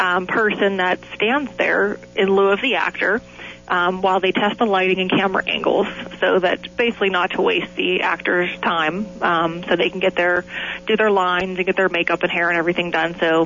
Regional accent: Pittsburgh, Pennsylvania, United States; I'm from Pittsburgh and I'm a funeral director.

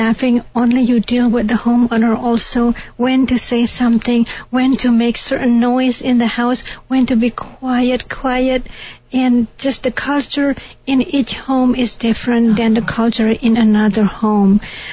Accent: Bali, Indonesia; But as I was born in Bali, and we were raised Hindu too, so I was exposed to all those cultures, but I went to Catholic school.

